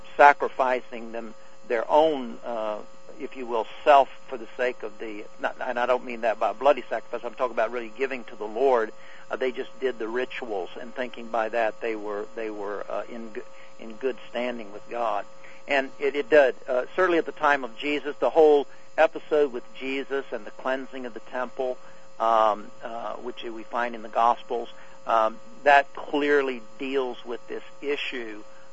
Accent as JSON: {"language": "English", "region": "Arkansas", "country": "United States", "said": "I'm originally from Arkansas."}